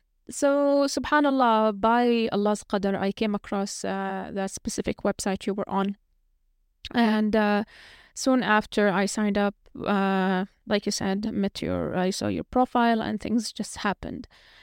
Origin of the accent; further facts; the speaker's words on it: Palestine; moved away as an adult; also born or lived in Jordan; So I'm originally from Palestine. I went to Jordan to study Sharia.